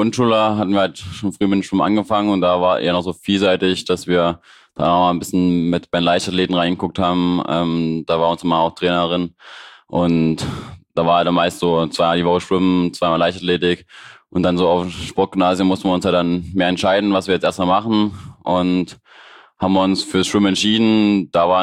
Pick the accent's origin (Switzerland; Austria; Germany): Germany; Leipzig, Saxony; Ich komme aus Leipzig